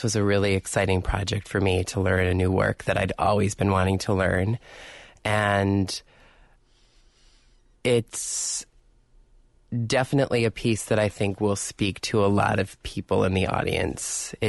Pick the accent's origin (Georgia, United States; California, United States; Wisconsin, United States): Wisconsin, United States; Lake Geneva; I grew up in the Lake Geneva area.